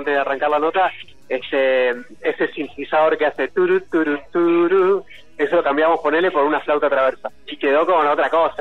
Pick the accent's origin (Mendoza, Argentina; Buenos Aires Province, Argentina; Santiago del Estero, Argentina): Buenos Aires Province, Argentina; La Plata; Fue allá en mi ciudad natal, en La Plata